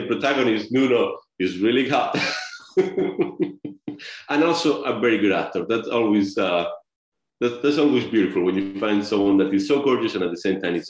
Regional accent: Spain; I'm from Spain, shot my first film in Argentina, in Spanish, a teen comedy.

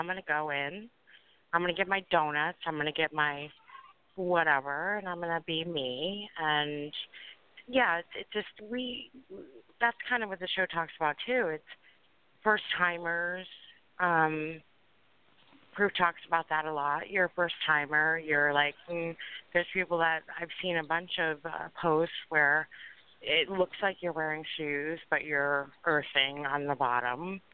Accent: East Coast, United States; now in Northern California, United States; So, I'm Northern California. I'm actually from the East Coast, but here now.

